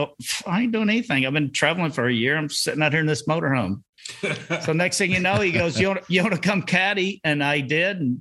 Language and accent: English; Tennessee, United States; Well, I didn't know. I'm from Tennessee.